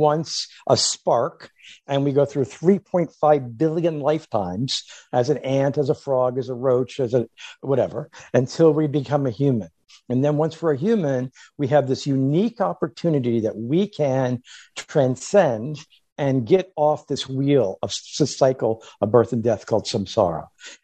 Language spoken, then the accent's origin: English; St. Petersburg, Florida, United States; I'm from St. Petersburg, Florida, the Philadelphia Phillies, the baseball team, spring train in the town next to it, Clearwater.